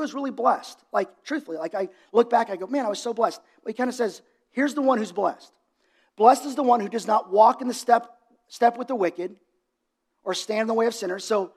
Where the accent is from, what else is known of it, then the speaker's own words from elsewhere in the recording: Dallas, Texas, United States; I grew up in Dallas.